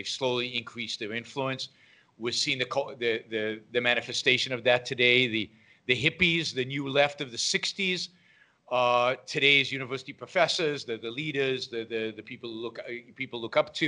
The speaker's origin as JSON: {"language": "English", "country": "Israel", "tie": "born or raised there", "second_language": "English", "moved": "as an adult", "lives_now": "United States", "said": "Born and raised in Israel, served in the Israeli Army, undergraduate engineering out of Israel, came to the U.S. in 1987, a long time ago."}